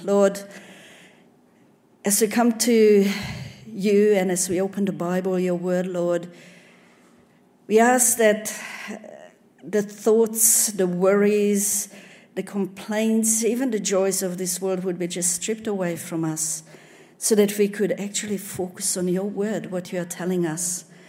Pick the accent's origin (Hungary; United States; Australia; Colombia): Hungary; English is a second language; I wasn't born here. I come from Hungary, born under communism.